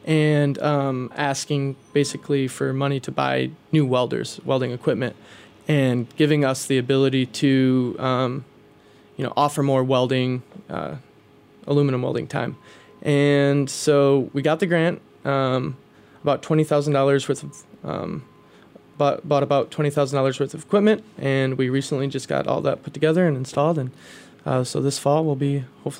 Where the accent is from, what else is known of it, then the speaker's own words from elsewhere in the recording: Midwest, United States; I grew up in the Midwest. Lots of steel weld.